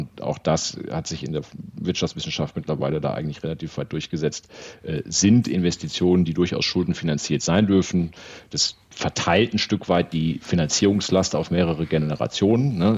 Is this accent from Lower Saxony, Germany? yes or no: no; North Rhine-Westphalia, Germany; in meiner Heimat, insbesondere in Nordrhein-Westfalen